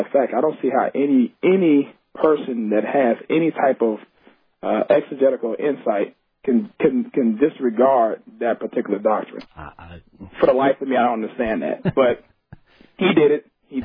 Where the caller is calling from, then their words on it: Houston, Texas, United States; I'm calling you from Houston, Texas.